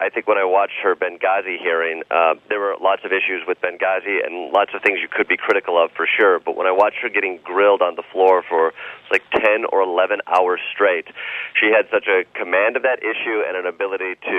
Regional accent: Michigan, United States; but I grew up in Michigan, where I have a lot of gun owners in my family

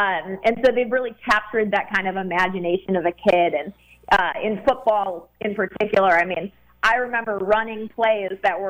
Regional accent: Chicago, Illinois, United States; I grew up in Chicago, and that was the 90s were, you know, the best time to grow up in Chicago.

